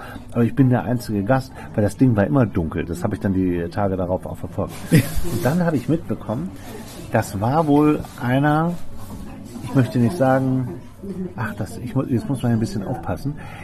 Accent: Hamburg, Germany; Damit ich als Hamburger, wenn ich hier schon mal aufs Land ziehe

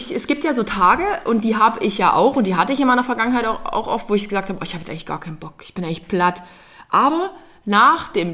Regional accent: Freital, Saxony, Germany; keine Ahnung, ob das an meiner Stadt war, wo ich groß geworden bin, an Freital lag

